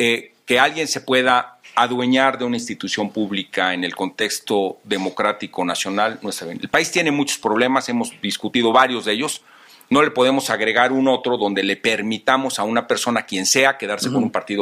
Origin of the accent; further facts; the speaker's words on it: Mexico City, Mexico; Y luego nos vinimos a la Ciudad de México. Yo llegué a la Ciudad de México a los 6 años de edad.